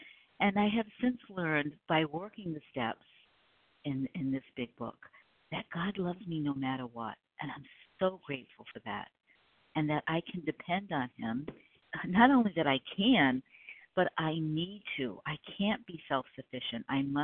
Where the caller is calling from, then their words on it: South Carolina, United States; I am in South Carolina